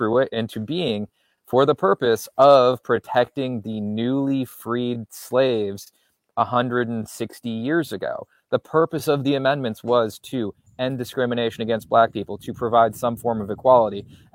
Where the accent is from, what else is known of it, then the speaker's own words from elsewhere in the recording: the South, United States; And I come from the South.